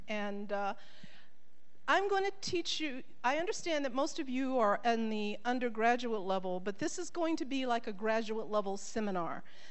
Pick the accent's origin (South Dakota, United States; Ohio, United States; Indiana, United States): Ohio, United States; I'm from the Midwest in the United States, from a state called Ohio.